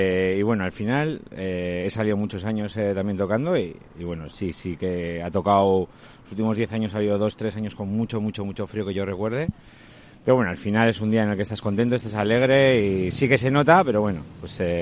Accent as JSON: {"language": "Spanish", "town": "San Sebastián", "region": "Basque Country", "country": "Spain", "said": "Pues como buen donostiarra, cenar en la sociedad con mi mujer y con amigos."}